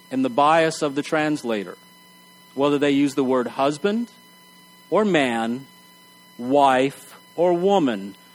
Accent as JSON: {"language": "English", "region": "Texas", "country": "United States", "tie": "born or raised there", "said": "I know that in growing up in Texas, one of the issues was that this verse was usually used to tell people to remove their baseball caps during worship."}